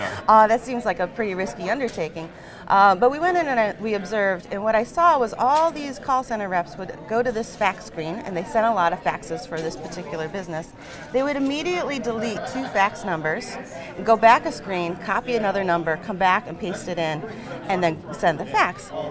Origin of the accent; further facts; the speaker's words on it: Cleveland, Ohio, United States; I'm from Cleveland.